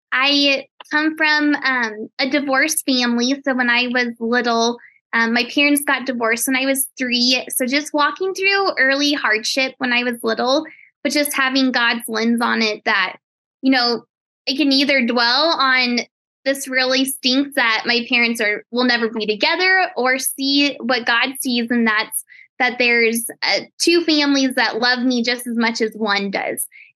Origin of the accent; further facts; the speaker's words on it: Colorado, United States; I am in Colorado, and I actually was just born and raised in Colorado, and I just love it so much.